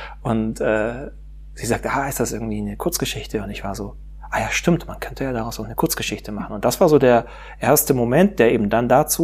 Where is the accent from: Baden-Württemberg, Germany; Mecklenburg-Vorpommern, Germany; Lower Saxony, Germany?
Baden-Württemberg, Germany; Pforzheim; Ich bin aufgewachsen in Pforzheim